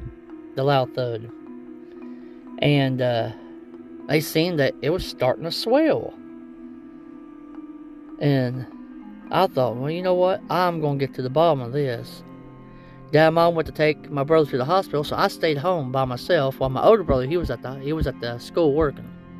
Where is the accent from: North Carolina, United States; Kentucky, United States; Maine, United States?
Kentucky, United States; South Portsmouth; also born or lived in Ashland; Well, in about 1990, 91, we moved from Ashland, Kentucky to South Portsmouth, Kentucky. That's about 30 or 40 miles away from each other, up ahead of a holler on a 125-acre farm. At this time, I was just a little kid.